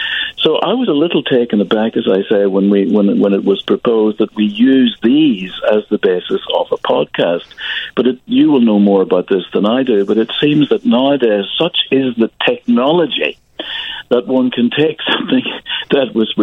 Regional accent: Northern Ireland, United Kingdom

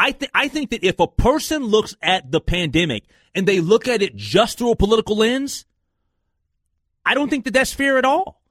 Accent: Minneapolis, Minnesota, United States; okay, I'm a Minneapolis. I was raised in North Minneapolis.

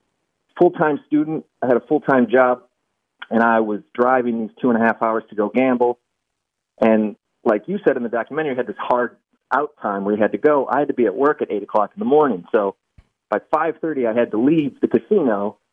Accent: Michigan, United States; I grew up in Michigan, so I'm a Detroit sports fan.

